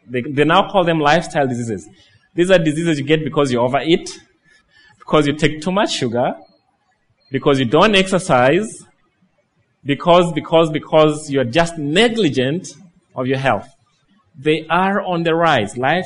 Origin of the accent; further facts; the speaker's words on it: Tororo, Eastern Region, Uganda; I'm a Ugandan. I come from Tororo.